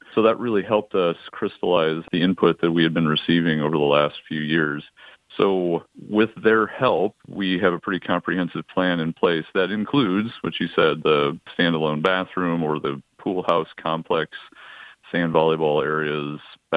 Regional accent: Denison, Iowa, United States; So I'm originally from Denison, Iowa, so Western Iowa. We moved here in 99

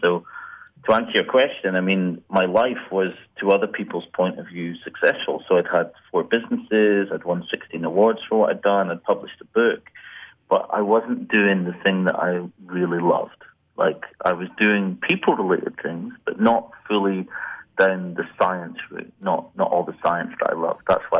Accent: Scotland, United Kingdom; accent: Scottish; now in London, United Kingdom; I live in London in the UK, but my accent is Scottish. That's where I'm originally from.

